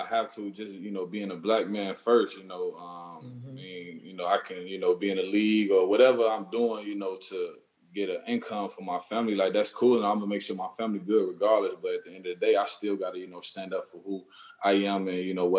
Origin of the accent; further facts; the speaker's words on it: Chicago, Illinois, United States; Because I'm from Chicago, man. I got, you know, homies and friends and family that's, you know, been out there